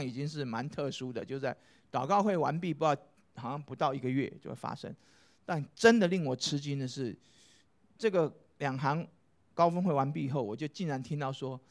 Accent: Taiwan; now in South Korea; 因为我从台湾来，台湾超级分裂的

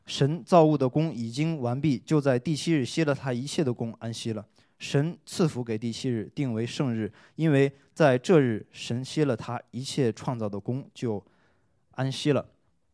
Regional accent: China; 我们中国人的概念是属于星期日，然后前面是星期一到星期六

